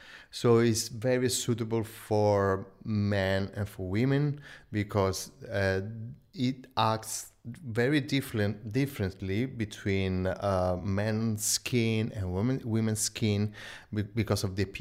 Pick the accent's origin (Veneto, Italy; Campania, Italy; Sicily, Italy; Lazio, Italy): Lazio, Italy; Rome; I was born in Rome. I was raised in this beautiful city, surrounded by the Renaissance painting and masterpieces.